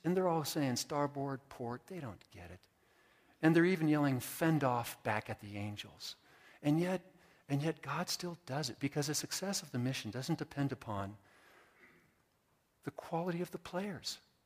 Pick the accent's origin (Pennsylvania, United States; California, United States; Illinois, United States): California, United States; And I'm from California on the coast.